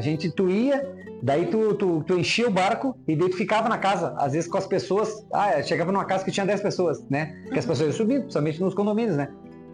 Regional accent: Cruz Alta, Rio Grande do Sul, Brazil; De onde que vocês são? Eu, Cruz Alta, de novo, né? Cruz Alta, Egi, Panambi, Santo Anjo, Santa Rosa.

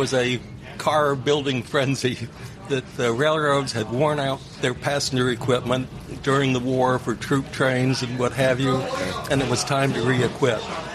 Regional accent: Cleveland, Ohio, United States; And just side note that I grew up in Cleveland

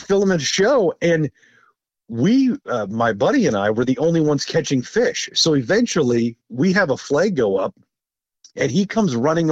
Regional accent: Sheboygan, Wisconsin, United States; Yeah, so I'm originally from just north of Milwaukee in Sheboygan

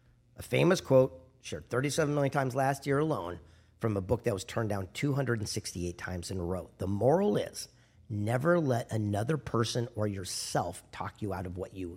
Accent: Del Mar, California, United States; also born or lived in Los Angeles; L.A., but I lived in Del Mar my whole life. Yeah, okay. Del Mar, La Jolla, you know, the Casa.

